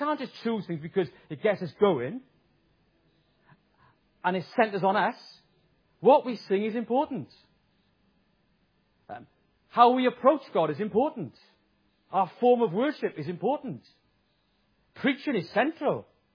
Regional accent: Wales, United Kingdom; I'm a Welshman and did that.

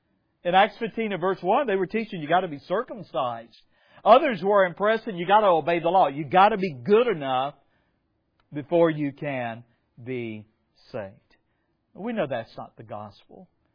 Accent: the South, United States; I grew up in the South.

